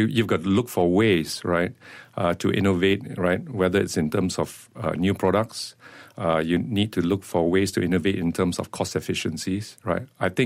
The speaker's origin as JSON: {"language": "English", "country": "Malaysia", "said": "I would say, of course, you know, being Malaysian, we're accustomed to, you know, what we need to do in terms of, you know, complying, you know, to business practices."}